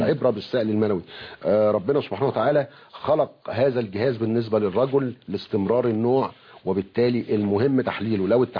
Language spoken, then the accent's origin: Arabic; Egypt; عندنا في مصر الحمد لله بفضل الله موجود الكثير من الأطباء الأكفاء